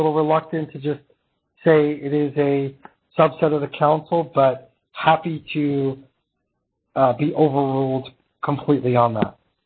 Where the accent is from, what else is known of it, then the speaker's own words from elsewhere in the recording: New York, United States; accent: New York; I think it may be my New York accent or being late at night.